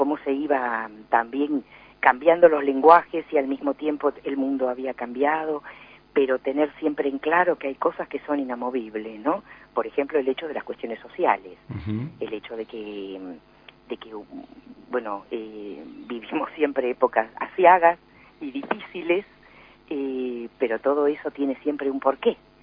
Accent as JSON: {"language": "Spanish", "country": "Argentina", "said": "mucha avidez de escuchar lo que decimos nosotros los argentinos"}